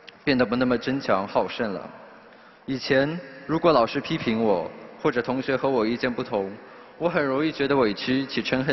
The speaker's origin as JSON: {"language": "Chinese", "region": "Shanghai", "country": "China", "said": "大家好，我是来自上海的"}